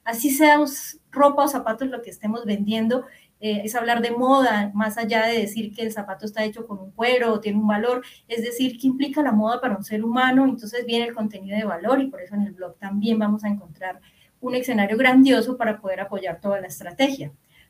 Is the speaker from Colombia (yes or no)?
yes; Norte de Santander, Colombia; Norte de Santander es un departamento acá, es como un estado, digámoslo así, en Colombia, de donde soy oriunda